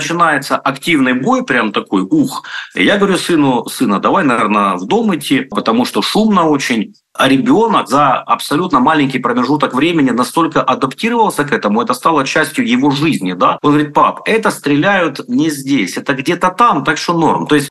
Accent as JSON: {"language": "Russian", "region": "Donetsk Oblast", "country": "Ukraine", "said": "я дончанин, я житель Донецкой области"}